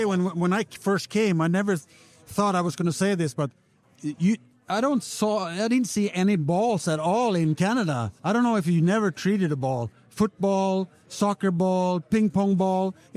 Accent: Sweden; This is my hometown.

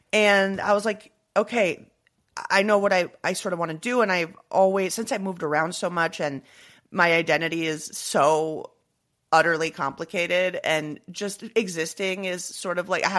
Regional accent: Leamington Spa, West Midlands, United Kingdom; born there; I look like an Irish barmaid and I was born in Royal Leamington Spa.

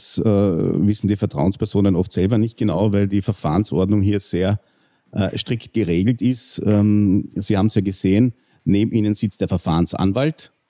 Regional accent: St. Veit an der Glan, Carinthia, Austria; Also ich komme ursprünglich aus Kärnten, ich bin in Bezirk St. Veit an der Glan aufgewachsen, bin dort aufs Gymnasium gegangen, bin dann mit 16 Jahren ein Jahr nach in die USA gegangen, nach Chicago, und habe dort ein Highschool-Jahr gemacht.

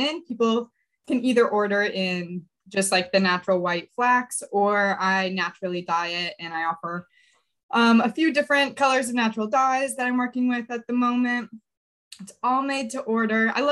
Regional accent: Fort Wayne, Indiana, United States; So I'm from Fort Wayne, Indiana, which is like Northeast, but I went to Indiana University

